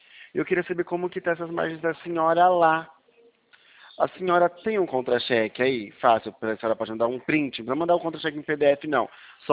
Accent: Pirassununga, São Paulo, Brazil; Eu sou daqui do estado de São Paulo, sou aqui de Pirassununga

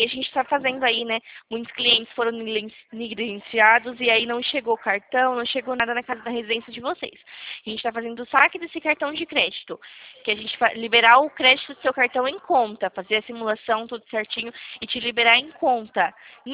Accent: Americana, São Paulo, Brazil; Eu sou aqui do interior de São Paulo, em Americana.

